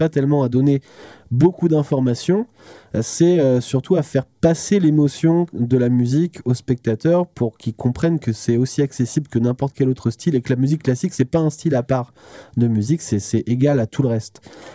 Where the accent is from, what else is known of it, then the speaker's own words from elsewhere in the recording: Normandy, France; accent: Norman; J'ai mon accent normand avec les R très, très agressifs.